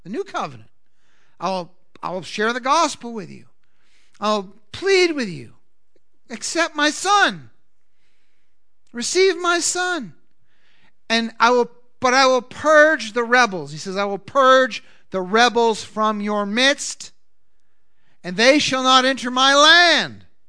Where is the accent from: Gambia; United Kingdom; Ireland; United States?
United States; Boston, Massachusetts; And I grew up in Boston, so everybody used to like to punch people in the face